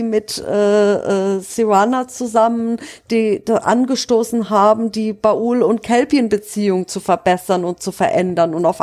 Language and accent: German; Baden-Württemberg, Germany; Also bei uns in Südbaden